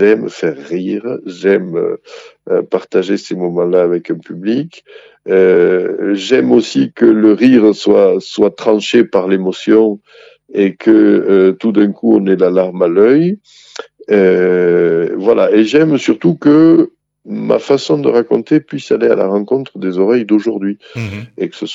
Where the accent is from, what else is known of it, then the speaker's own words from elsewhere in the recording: Occitanie, France; Moi, je suis de la Haute-Ariège, dans un pays où la télé est arrivée un peu tard.